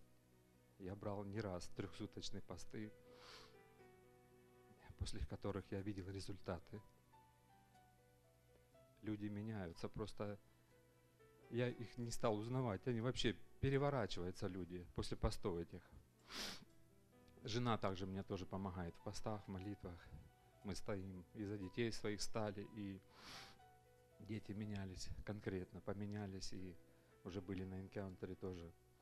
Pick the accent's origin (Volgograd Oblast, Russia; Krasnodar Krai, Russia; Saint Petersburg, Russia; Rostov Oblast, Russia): Volgograd Oblast, Russia; Volgograd; из Волгограда.